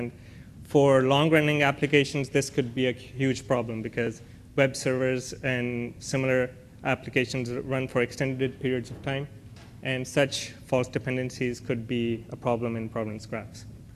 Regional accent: Pakistan; I'm visiting SRI from Pakistan

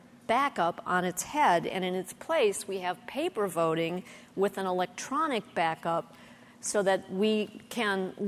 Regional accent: Illinois, United States; And I grew up in Illinois, not far outside Chicago

